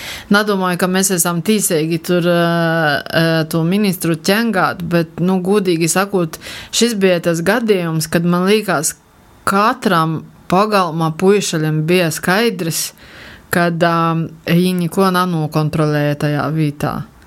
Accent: Latgale, Latvia; es esmu uzauguši pīrobežā, ir Latgaļi, ir skatījusies tos pašus raidījumus, ir tie paši krīvu kanāli mums te bija

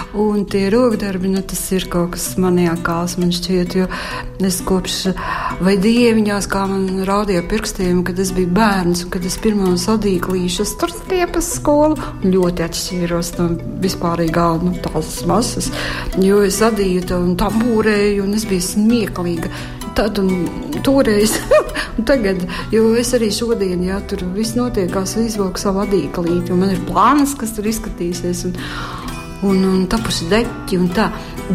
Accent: Courland, Latvia; Nu, es esmu gan kursis, jā, es esmu kurzemniece

